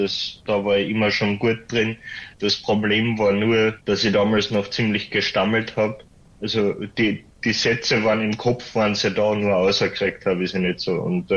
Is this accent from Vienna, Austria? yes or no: no; Carinthia, Austria; die Deutschen sind manchmal überfordert, wenn man sagt, man ist Österreicher, aber man kommt nicht aus Wien, sondern woanders her.